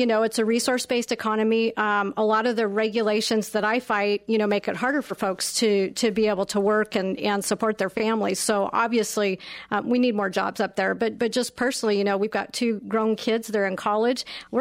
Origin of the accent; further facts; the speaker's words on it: Washington, United States; So I grew up in the Spokane Valley my entire life. But I've lived in Stevens County the last, 20 odd years.